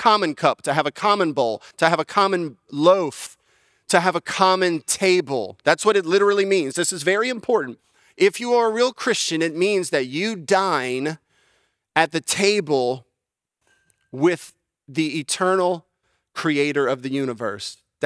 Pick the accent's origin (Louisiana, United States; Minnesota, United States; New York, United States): Louisiana, United States; I'm from Louisiana, that's why, and no dogs running underfoot.